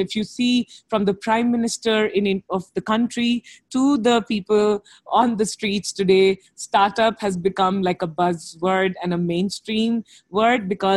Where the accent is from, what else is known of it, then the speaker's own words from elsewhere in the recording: India; I feel like for me as an Indian, I am personally very excited to be at, you know, in India, in Bangalore, the city I am